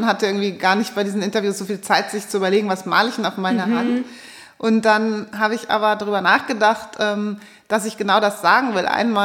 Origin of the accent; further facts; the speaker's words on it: Hesse, Germany; wie komme ich als Hessin, wie komme ich da raus und fahre um die Meere?